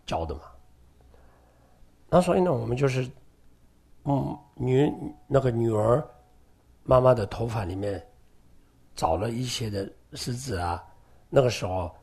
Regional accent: Tibet, China; 那你既然我们西藏人的父母的概念的话

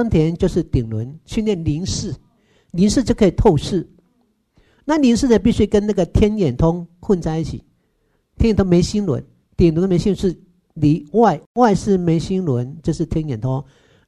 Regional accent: Taiwan; 你看我们台湾人布施心多强

